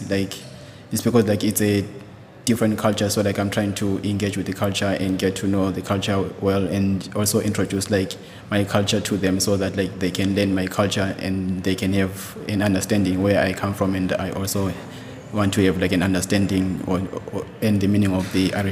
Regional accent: Zimbabwe; now in Ireland; Originally, I'm from Zimbabwe, but now I'm living in Mill Street, Kwandikoke.

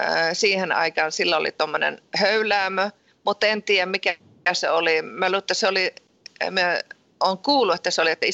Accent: Ranua, Lapland, Finland; born there; se on vähän jännä tämä minun murre, kun minä olen itse syntynyt Ranualla ja se on Lapissa. Mutta sitten isä on Savosta, se on Kuopiosta.

